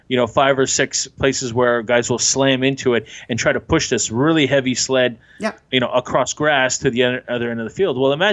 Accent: Canada; French Canadian. I can say what the hell I want.

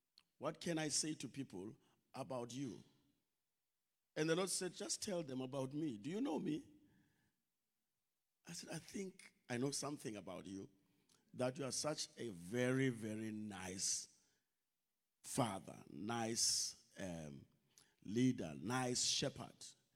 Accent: Zwide Township, Eastern Cape, South Africa; I'm from Zwide Township

